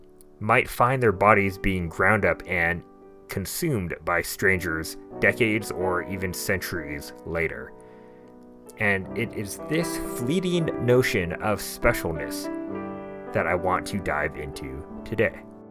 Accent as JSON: {"language": "English", "town": "Stockton", "region": "California", "country": "United States", "tie": "born or raised there", "said": "I grew up in Stockton, California, and in an attempt to get me interested in history, my mom would occasionally take me to the Hagen Museum"}